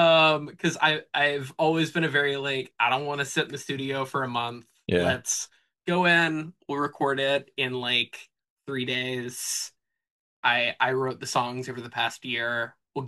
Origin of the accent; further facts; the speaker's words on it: Austin, Texas, United States; probably 95% of the people that I grew up with in Austin or have moved away now